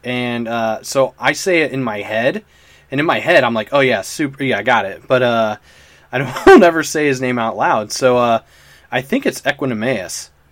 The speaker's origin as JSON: {"language": "English", "region": "Indiana", "country": "United States", "tie": "born or raised there", "also_born_or_lived": "Pennsylvania", "said": "I was raised in Indiana, born in Pennsylvania, but I mean, raised from a baby in Indiana. So I've got a little bit of that Eastern Pennsylvania, and I also lived in the South for a year."}